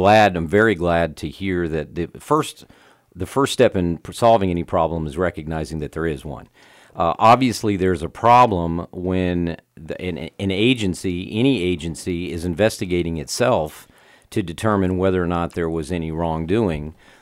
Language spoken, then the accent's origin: English; Jacksonville, Florida, United States; Jacksonville's my hometown. I grew up here.